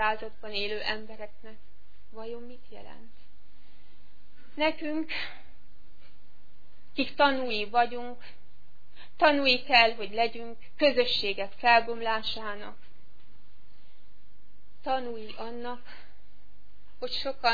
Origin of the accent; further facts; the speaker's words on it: Hungary; born there; Biztos jobban megértik, mint mi, akik itt születtünk az anyaországban